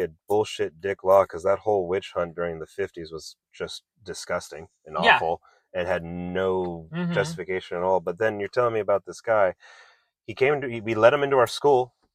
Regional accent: United States; Happy and carefree, because I can do it in my home country, America, where freedom of speech is allowed.

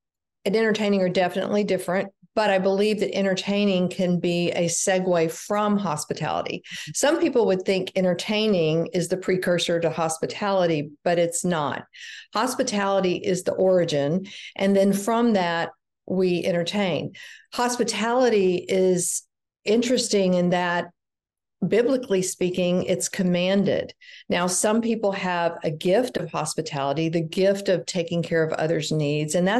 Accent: South Carolina, United States; now in Dallas, United States; We grew up in the East, South Carolina. We were high school sweethearts and then married.

